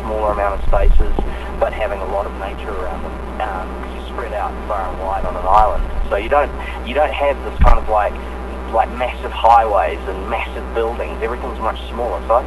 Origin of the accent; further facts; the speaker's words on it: New Zealand; growing up in New Zealand, you have such a diversity of the people you go to school with.